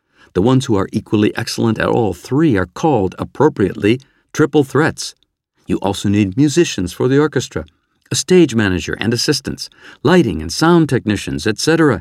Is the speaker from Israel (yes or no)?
no; Canada; In my home country of Canada